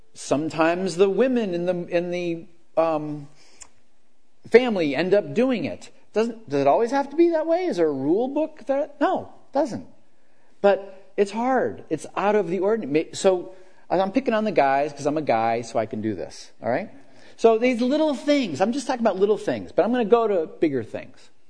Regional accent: Erie, Pennsylvania, United States; A friend of a friend in my hometown in Erie, he had a child.

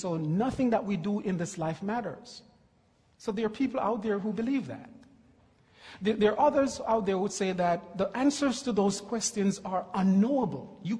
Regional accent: Jamaica; No, I'm from Jamaica, so anything below 65, I'm sorry.

